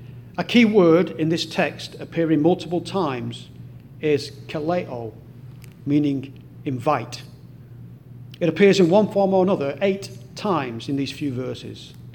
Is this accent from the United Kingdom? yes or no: yes; North West England, United Kingdom; walk a suspected 1,000-year-old Anglo-Saxon era pilgrimage route from Whalley Abbey to the outskirts of my hometown, stopping at ancient places of worship along the way.